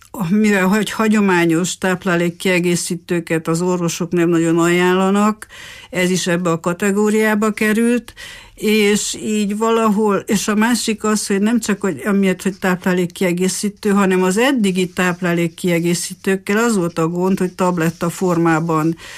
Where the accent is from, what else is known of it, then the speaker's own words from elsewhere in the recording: Târgu Mureș, Mureș County, Romania; Hát, ha onnan kezdjük, hogy Marosvásárhelyen születtem a történetem. Itt végeztem el az iskoláimat, és a Bolyai Farkas Liceumban érettségiztem az akkori reál szakon